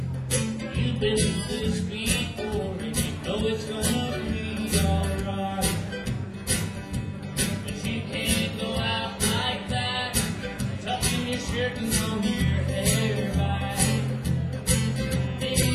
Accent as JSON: {"language": "English", "region": "Tennessee", "country": "United States", "said": "They're from Alabama, we're from Tennessee."}